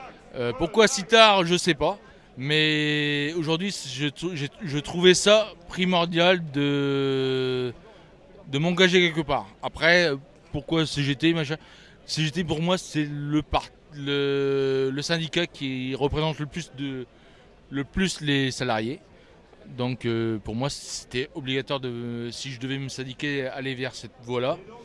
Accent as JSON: {"language": "French", "region": "Grand Est", "country": "France", "lives_now": "Cholet, France", "said": "Je viens de la Champagne, moi, de la Champagne. Et depuis 15 ans maintenant, je suis dans le Maine-et-Loire, du côté de Cholet."}